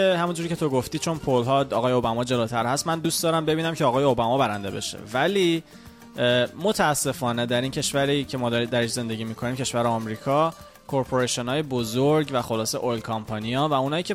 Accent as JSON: {"language": "Persian", "country": "Iran", "moved": "yes", "lives_now": "United States", "said": "از وقتی که ما از ایران اومدیم"}